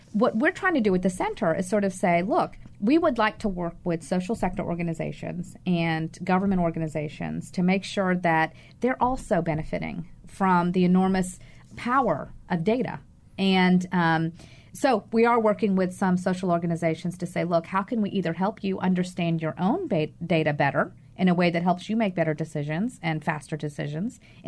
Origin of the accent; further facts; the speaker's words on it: New York City, New York, United States; So I look in New York City, and I'm a New Yorker.